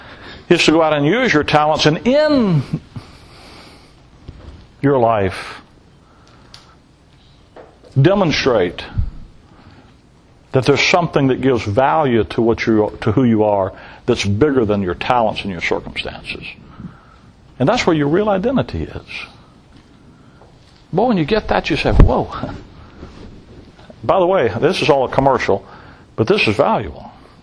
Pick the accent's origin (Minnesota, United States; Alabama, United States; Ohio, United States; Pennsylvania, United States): Alabama, United States; I'm from Alabama. We didn't play hockey.